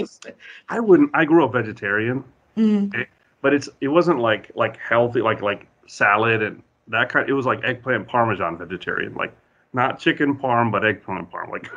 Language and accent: English; New Jersey, United States; now in Columbus, United States; I'm from New Jersey. So and the East Coast basically.